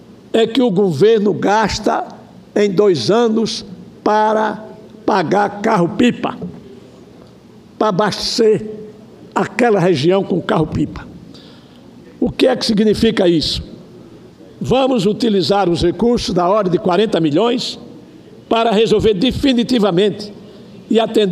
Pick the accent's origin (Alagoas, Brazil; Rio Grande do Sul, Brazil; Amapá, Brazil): Alagoas, Brazil; há 13 hotéis sendo construídos lá no meu estado. Mas todos sabemos que o turismo sozinho não conseguirá sustentar toda a economia de Alagoas, particularmente do Nordeste brasileiro